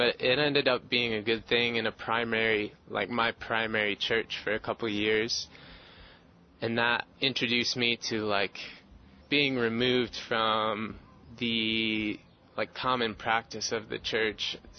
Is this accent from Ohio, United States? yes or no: no; St. Louis, Missouri, United States; born there; I was born in St. Louis, Missouri, to my mother and father in 1989, October of 1989.